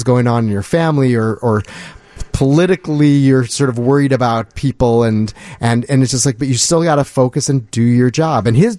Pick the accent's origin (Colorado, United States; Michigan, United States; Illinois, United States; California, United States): Illinois, United States; Chicago; that was why they called me, because I was from Chicago